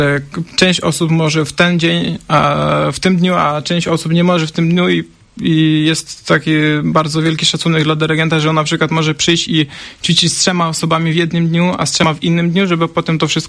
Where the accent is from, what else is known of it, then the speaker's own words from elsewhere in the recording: Ukraine; Polish is a second language; moved away as an adult; now in Poland; Bo ja pochodzę z Ukrainy generalnie i ja uczyłem się grać tam, uczyłem się muzyki na Ukrainie i tam jest takie podejście bardziej sztywne.